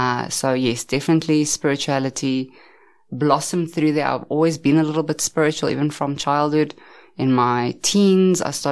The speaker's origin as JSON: {"language": "English", "town": "Pretoria", "region": "Gauteng", "country": "South Africa", "tie": "born or raised there", "said": "I grew up in Pretoria, Centurion, as well. I've stayed there most of my life, traveled around a little bit."}